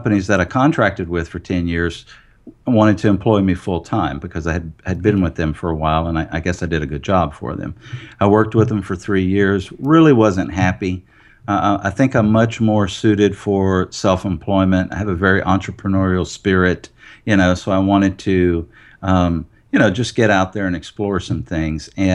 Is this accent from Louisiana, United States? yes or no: yes; Ville Platte, Louisiana, United States; Well, I'm from a very small town in South Louisiana, Ville Platte, Louisiana. It's French for flat town. I live in the heart of Acadiana, which is consists of 13 parishe